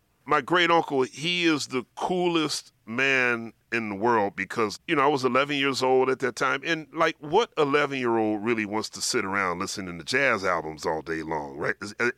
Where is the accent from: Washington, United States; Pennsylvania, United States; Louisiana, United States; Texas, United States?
Pennsylvania, United States; Philadelphia; Our household was a Motown household. Even though I grew up in Philadelphia, our household leaned a little more towards